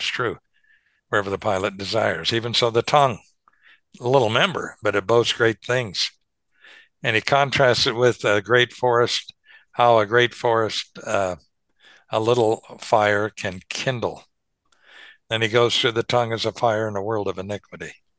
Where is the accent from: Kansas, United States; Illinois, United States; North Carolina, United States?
Kansas, United States; Some people that I knew where I grew up in Western Kansas had horses